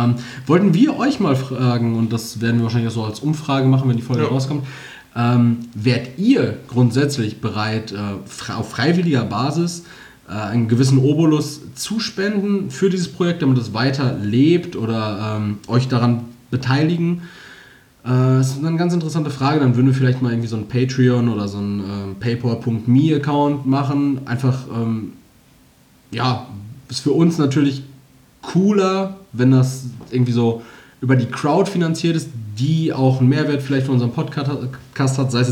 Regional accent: Castrop-Rauxel, North Rhine-Westphalia, Germany; Habt ihr hier sowas in Gelsenkirchen nicht so? Also Stadtanzeige heißt das bei uns in Castrop?

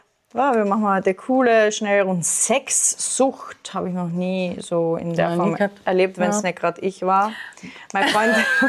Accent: Austria; bei uns in Österreich

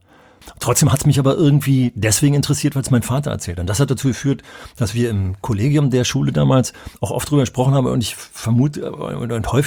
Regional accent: West Germany, Germany; hätte ich als Wessi auch drüber geschmunzelt haben

